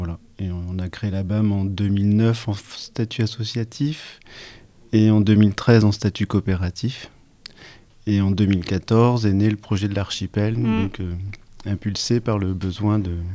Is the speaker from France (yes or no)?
yes; Normandy, France; now in Mayenne, France; Alors, je suis pas mayennais, je suis normand.